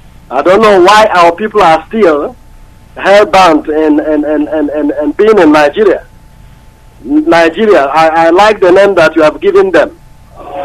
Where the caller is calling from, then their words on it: Sint Maarten; I'm calling from St. Martin.